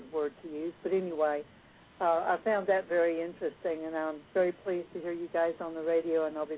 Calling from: North Little Rock, Arkansas, United States; I'm in Arkansas.

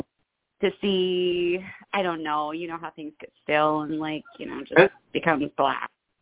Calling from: South Carolina, United States; Well, I'm calling from South

